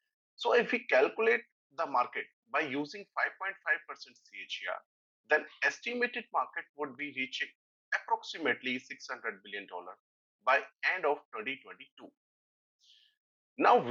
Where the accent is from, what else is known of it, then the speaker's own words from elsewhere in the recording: Alicante, Valencian Community, Spain; I'm originally from Alicante.